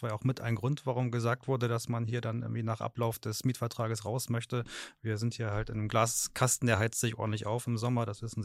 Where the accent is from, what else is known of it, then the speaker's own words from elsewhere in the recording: Osterholz-Scharmbeck, Lower Saxony, Germany; Ich komme aus der Nähe von Bremen, Ostdeutsch-Scharmbeck.